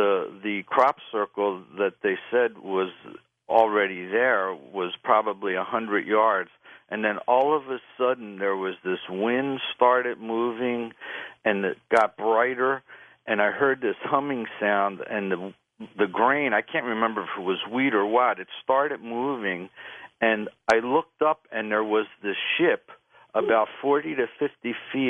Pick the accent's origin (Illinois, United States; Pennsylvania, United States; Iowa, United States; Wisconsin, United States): Pennsylvania, United States; Philadelphia; born there; I was born in Philadelphia, and every year I go back to visit my parents. And one year, I'm a Buddhist